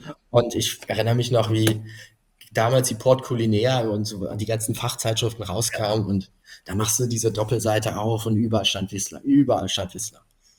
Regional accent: Cologne, North Rhine-Westphalia, Germany; ich komme ja aus Köln, war Düsseldorf erreichbar. Und ich war noch nicht bereit, irgendwie wegzuziehen.

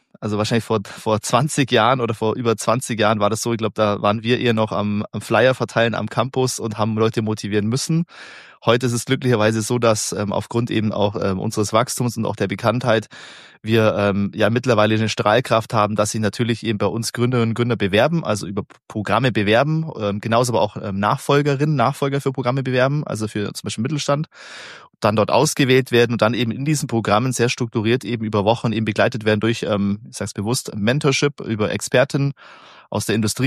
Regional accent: Bavaria, Germany; komme aus dem Unternehmerhaushalt, aus dem schönen Oberallgäu, bin dort groß geworden im Firmengebäude meiner Großeltern und Eltern.

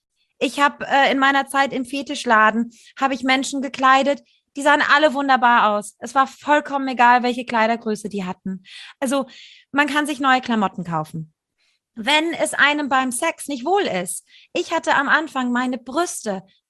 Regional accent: Portugal; Ich bin in Portugal aufgewachsen, da war Nacktheit einfach Standard.

